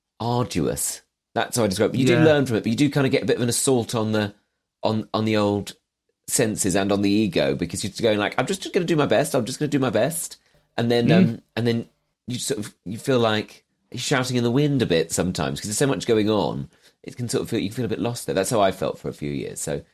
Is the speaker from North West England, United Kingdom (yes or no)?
no; Cambridge, East of England, United Kingdom; I think it's something like … I'm from Cambridge and I'm reading pure mathematics.